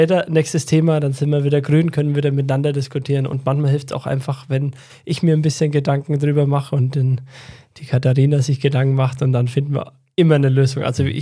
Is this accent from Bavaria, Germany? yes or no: yes; Wassertrüdingen, Bavaria, Germany; ich komme ja aus dem Ortsteil, ich komme aus Schopdach, ich komme nicht direkt aus Wassertrüdingen, obwohl man ja sagt, die Vorstadt. Mhm. Ich will einfach hier bleiben. Mir ist die Heimat wichtig geworden.